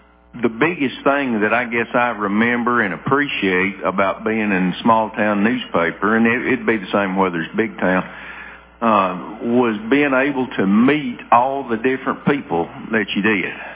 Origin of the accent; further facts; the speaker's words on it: Tennessee, United States; a blessing to be able to go to Tennessee Tech and get a degree in journalism and come back home to my hometown and actually find work.